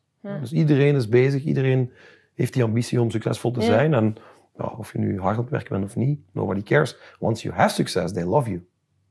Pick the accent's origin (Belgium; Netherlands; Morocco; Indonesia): Belgium; dat we als Belgen echt moeten durven zeggen dat we op bepaalde vlakken ook gewoon de beste of heel goed zijn.